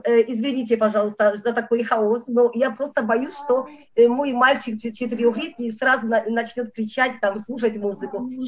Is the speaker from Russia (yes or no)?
no; Poland; У нас в Польше, потому что я вот из Польши, да, но теперь очень сложная ситуация с коронавирусом